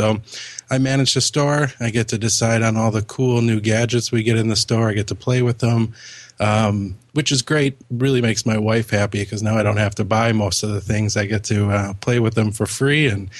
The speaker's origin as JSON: {"language": "English", "town": "Milwaukee", "region": "Wisconsin", "country": "United States", "said": "Like you mentioned, I'm from Milwaukee, Wisconsin."}